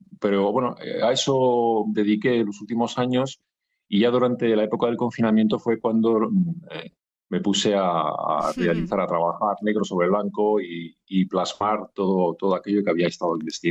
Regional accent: Ibiza, Balearic Islands, Spain; now in La Rioja, Spain; Pues mira, soy ibicenco, llevo 21 años viviendo en La Rioja, pero soy ibicenco.

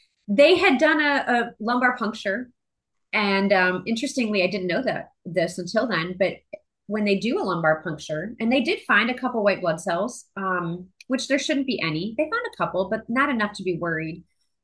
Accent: Midwest, United States; And I grew up in the Midwest, by the way, and I've had tick bites in Wisconsin, but nobody cared.

